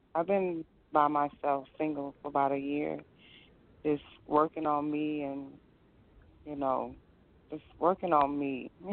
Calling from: Florida, United States; From Florida.

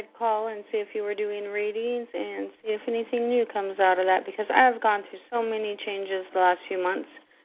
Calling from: Alaska, United States

